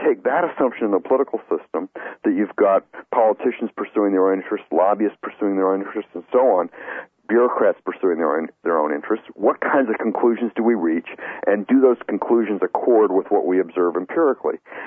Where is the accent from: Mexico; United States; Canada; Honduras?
Canada; I grew up in Canada